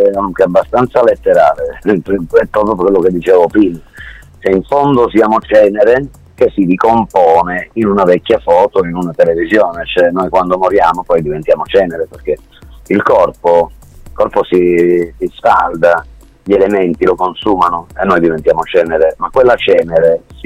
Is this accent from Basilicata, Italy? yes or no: yes; Basilicata, Italy; sono fiero di essere terrone, tra virgolette, sono fiero di essere, di vivere, di essere un ragazzo, un uomo della Basilicata